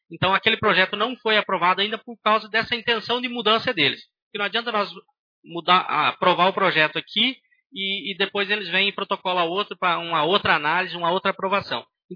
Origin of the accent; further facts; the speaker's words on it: Rio Grande do Sul, Brazil; Nós somos gaúchos muito espaçosos.